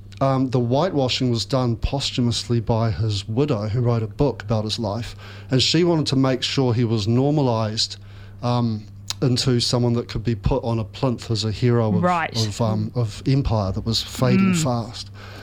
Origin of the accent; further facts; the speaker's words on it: New Zealand; And being a New Zealander